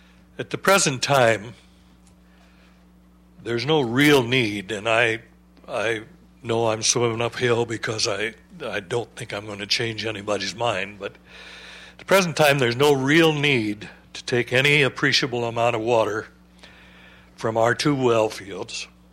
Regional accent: Morro Bay, California, United States; I'm from Morro Bay.

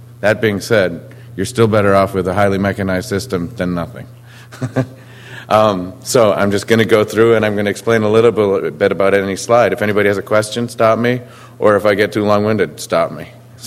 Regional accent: Massachusetts, United States; I come from Cape Cod, and which maybe I'm being unfair to my hometown, but I feel that they are a somewhat less committed community, a less involved community.

